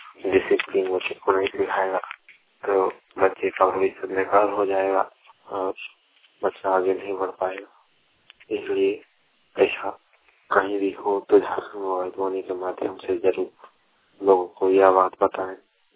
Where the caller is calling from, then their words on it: Godda, Jharkhand, India; जिला गोड्डा।